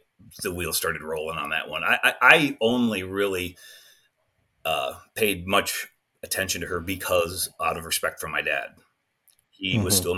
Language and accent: English; Rockford, Illinois, United States; I grew up in a city called Rockford, Illinois, just outside of Chicago. Born and raised, lived there, I'd say 90% of my life, except for my stint in the military.